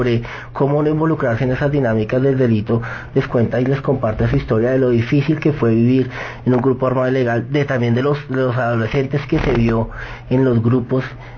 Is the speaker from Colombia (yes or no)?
yes; Colombia; de que somos colombianos